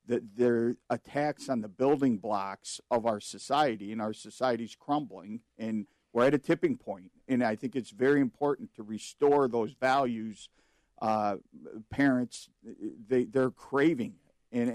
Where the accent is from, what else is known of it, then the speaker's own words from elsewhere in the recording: North Aurora, Illinois, United States; I'm from North Aurora.